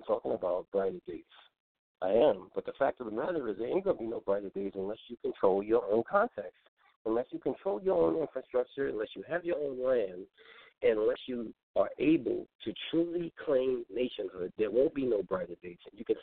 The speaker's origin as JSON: {"language": "English", "town": "Brooklyn", "region": "New York", "country": "United States", "said": "See, I'm from Coney Island in Brooklyn, New York, brothers and sisters. And Coney Island is a community with mostly black people, some Spanish black."}